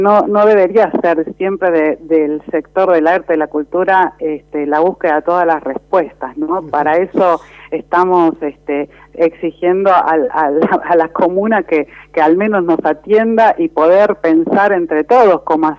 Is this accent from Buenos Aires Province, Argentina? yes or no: yes; La Plata, Buenos Aires Province, Argentina; porque somos platenses, porque hacemos nuestra actividad con los vecinos platenses